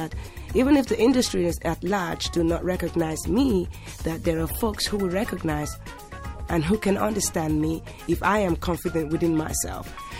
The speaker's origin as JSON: {"language": "English", "country": "Nigeria", "tie": "born or raised there", "also_born_or_lived": "England", "said": "Both my parents are originally from Nigeria. I was born in England and raised in Nigeria. My father sent me home when I was 4, and I spent 10 years."}